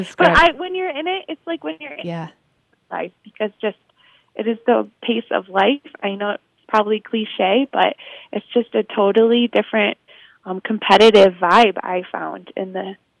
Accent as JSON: {"language": "English", "town": "Chicago", "region": "Illinois", "country": "United States", "said": "I came from Chicago."}